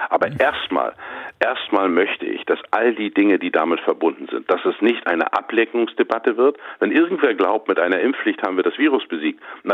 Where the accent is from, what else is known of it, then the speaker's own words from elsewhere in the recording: Mecklenburg-Vorpommern, Germany; Und in den ländlichen Regionen, in meiner Heimat in Mecklenburg-Vorpommern, ist das auch nicht so ganz leicht.